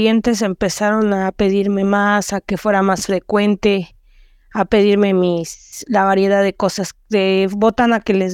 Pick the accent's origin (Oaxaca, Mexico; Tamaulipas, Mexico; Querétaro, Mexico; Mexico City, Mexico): Mexico City, Mexico; Soy de la Ciudad de México.